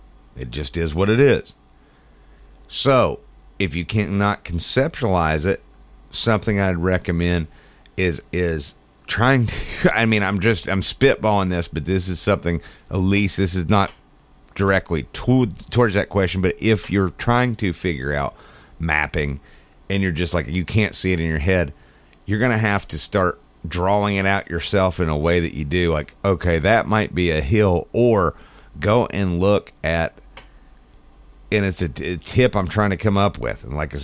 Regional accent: Wisconsin, United States; moved away as an adult; also born or lived in Minnesota; now in Canada; Anyway, Matt, I'm originally from Wisconsin. Used to fish typical northern Wisconsin, Oneida County lakes and had some success.

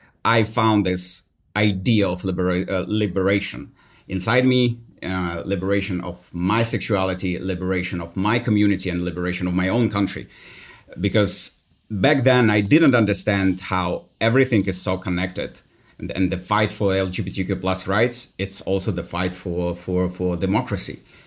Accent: Minsk, Belarus; English is a second language; Born and raised in Minsk and under the regime Lukashenko, going to schools, washed with all propaganda.

